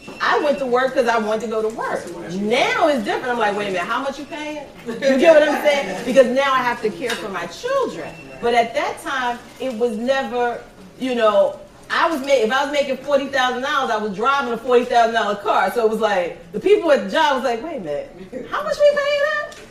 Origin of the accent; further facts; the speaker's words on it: New York City, New York, United States; I grew up in Harlem, so I know the drug dealing side.